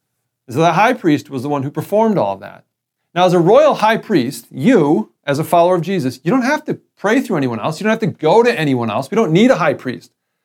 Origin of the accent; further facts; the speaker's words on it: United States; I'm an American. I love being American.